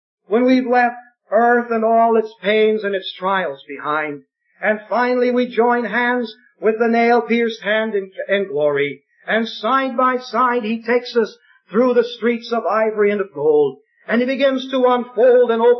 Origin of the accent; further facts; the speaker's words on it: United States; We're ambassadors for Christ. I come from the United States.